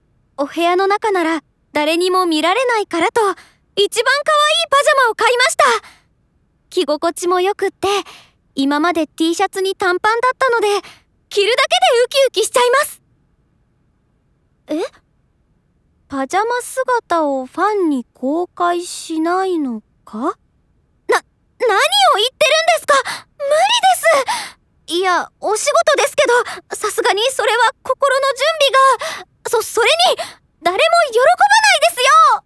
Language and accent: Japanese; Tokyo, Japan; 私は東京出身で実家から通っています。